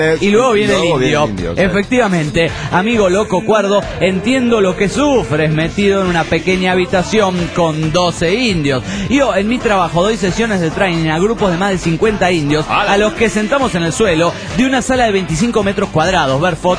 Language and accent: Spanish; Florida, Buenos Aires Province, Argentina; Buenos Aires, mi tierra, Florida.